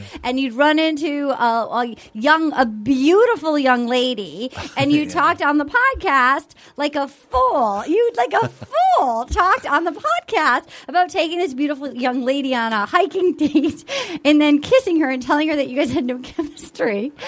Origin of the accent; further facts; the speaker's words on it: Little Compton, Rhode Island, United States; Brian also came to my hometown of Little Compton, Rhode Island.